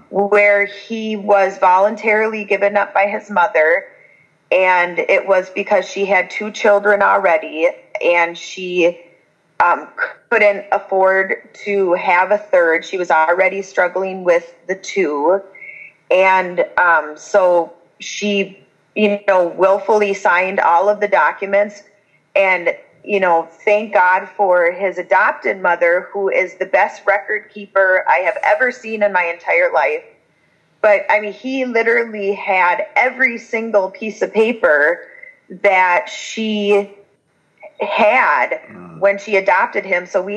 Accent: Minnesota, United States; But growing up in Minnesota, it's really weird because we see two different sides of it.

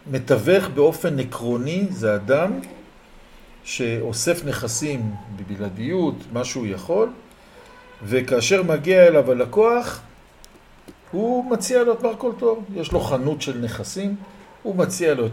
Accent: Jerusalem, Jerusalem District, Israel; אני ירושלמי, אנחנו מדברים מהבית שלי.

